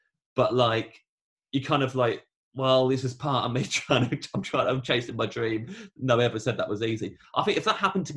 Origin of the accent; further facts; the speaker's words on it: England, United Kingdom; I'm this English guy doing a very kind of, I've got a very British sense of humor